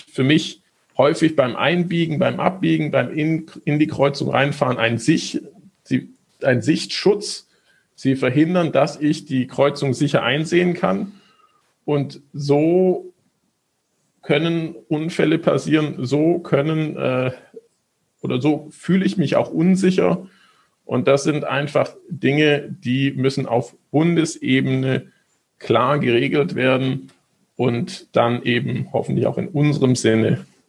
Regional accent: Stuttgart, Baden-Württemberg, Germany; genauso wie in meiner Heimatstadt, dem VfB Stuttgart

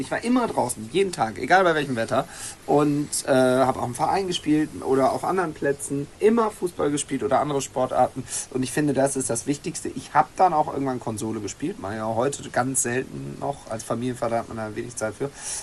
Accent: Düsseldorf, North Rhine-Westphalia, Germany; ich komme aus Düsseldorf

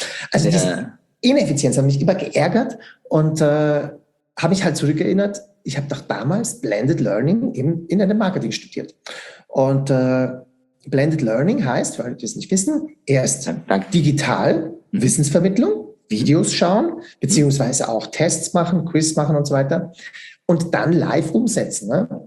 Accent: Switzerland; weil es muss ja 3 Jahre gehen bei uns in der Schweiz, ganz klar

